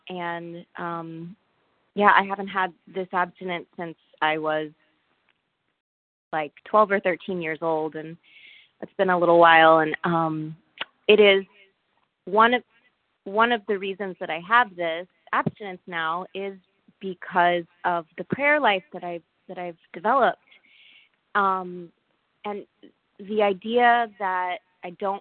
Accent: San Diego, California, United States; San Diego.

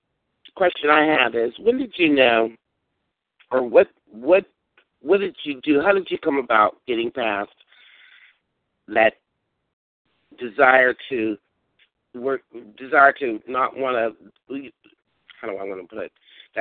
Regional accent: Pennsylvania, United States; I'm from Western Pennsylvania.

